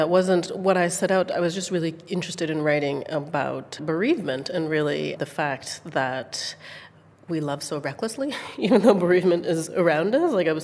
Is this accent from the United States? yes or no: no; Singapore; also born or lived in Canada; so I was born in Canada, but I actually grew up mostly in Singapore, so I sort of always have one foot in either place in a way.